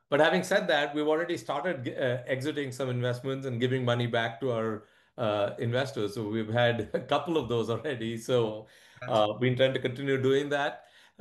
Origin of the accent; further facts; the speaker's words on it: India; I grew up in India. I went to school there. I even started my career there for a year.